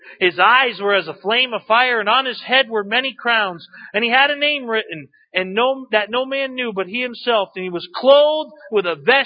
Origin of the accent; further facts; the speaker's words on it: New England, United States; I come from Catholic country. I come from New England. It's Catholic country.